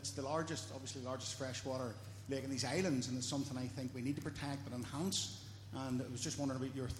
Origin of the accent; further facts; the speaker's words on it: Antrim, Northern Ireland, United Kingdom; I grew up in Antrim, the shores of Lough Neagh